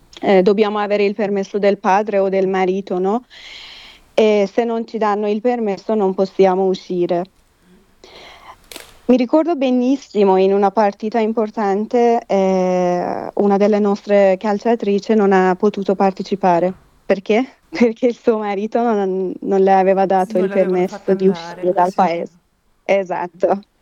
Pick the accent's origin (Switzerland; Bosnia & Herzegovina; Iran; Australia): Iran; now in Italy; le donne nel mio paese, in Iran, vengono picchiate, imprigionate, stuprate, giustiziate, uccise